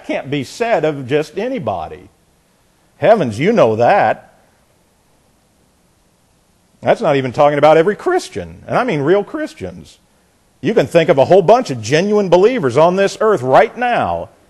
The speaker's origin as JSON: {"language": "English", "region": "Indiana", "country": "United States", "said": "You know, I came down here from Indiana."}